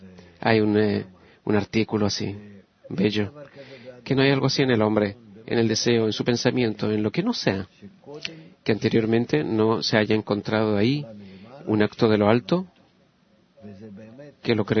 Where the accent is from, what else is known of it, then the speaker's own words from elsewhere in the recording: Rishon LeZion, Central District, Israel; de Rishon LeZion.